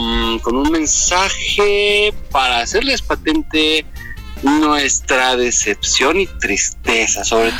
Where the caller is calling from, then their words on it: Oaxaca, Mexico; de Oaxaca